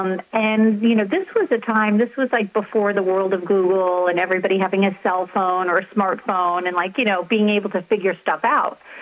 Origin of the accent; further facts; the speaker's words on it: Boston, Massachusetts, United States; When I was growing up, I was from Boston. I lived in the outside of Boston. I lived in a suburb.